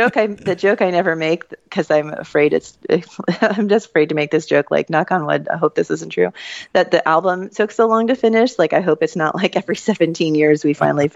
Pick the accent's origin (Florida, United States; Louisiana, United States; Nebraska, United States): Florida, United States; That's the name of a species of cicada that I grew up listening to in Florida.